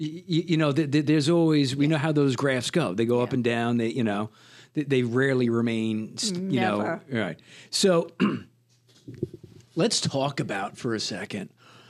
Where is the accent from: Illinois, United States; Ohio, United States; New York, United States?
New York, United States; hey, listen, we're from New York. This is what we do.